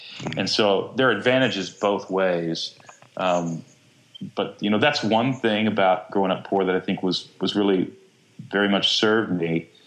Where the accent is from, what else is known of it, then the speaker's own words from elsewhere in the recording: Texas, United States; Growing up in Texas is formative in terms of the pride, the sense of pride that you have